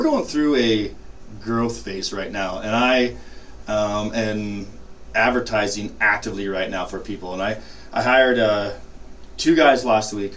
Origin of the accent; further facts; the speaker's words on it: Polson, Montana, United States; now in Missoula, United States; Yeah. Proudly from Polson, Montana. I came here, went to college here, and I've been here the rest of. So I've been here longer than I was in Polson, but so I've been here since 1997.